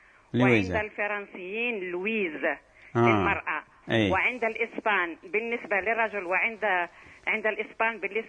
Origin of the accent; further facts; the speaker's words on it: Algeria; متداول عندنا في الجزائر بكثرة.